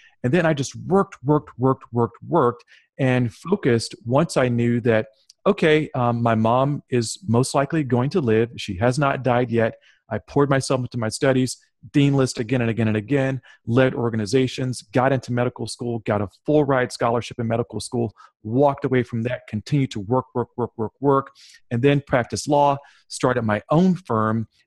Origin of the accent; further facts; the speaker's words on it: Lynchburg, Virginia, United States; And Lynchburg, Virginia was all that I knew because that was my hometown. And it's a very nice, bucolic, gentle place to live, but it was certainly not a place where I saw many people who looked like me become multimillionaires.